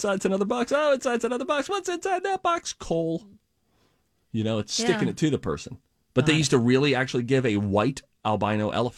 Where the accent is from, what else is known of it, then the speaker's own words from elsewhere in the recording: Ireland; You know, maybe they realized, it's Ireland. Guys, I'm Irish.